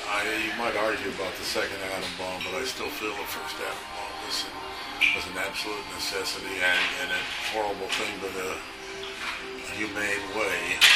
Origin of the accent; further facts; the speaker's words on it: Santa Monica, California, United States; I was born and raised in Santa Monica, and I did a lot of hiking around the Santa Monica Mountains